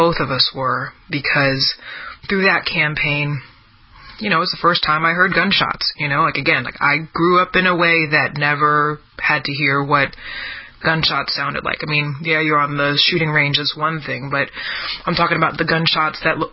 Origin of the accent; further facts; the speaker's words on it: District of Columbia, United States; how I grew up in the District of Columbia, we were surrounded by all sorts of black folks.